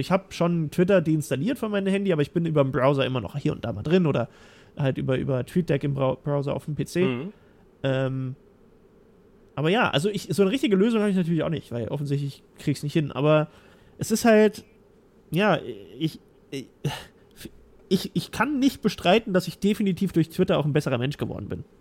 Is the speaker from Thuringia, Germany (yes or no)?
yes; Thuringia, Germany; Ich meine, ich bin aus Thüringen, ja.